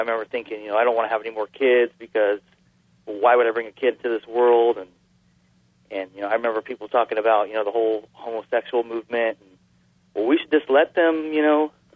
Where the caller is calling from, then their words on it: Turlock, California, United States; I'm calling from Turlock, California. It's up in the Central Valley, California.